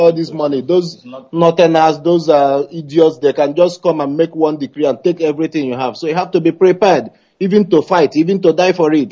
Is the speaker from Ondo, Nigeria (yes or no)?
no; Nnewi, Anambra, Nigeria; I'm from Nnewi